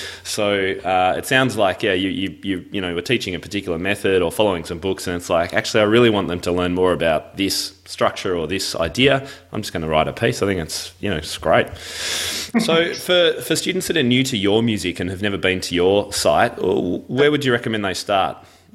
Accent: Melbourne, Victoria, Australia; my hometown of Melbourne, actually. We're very similar aged.

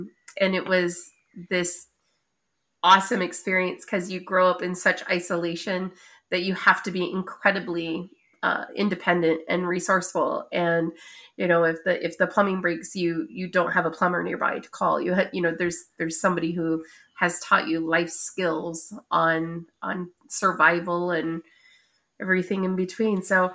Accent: United States; I was raised near Yellowstone National Park. Right on the Idaho-Montana border, mainly.

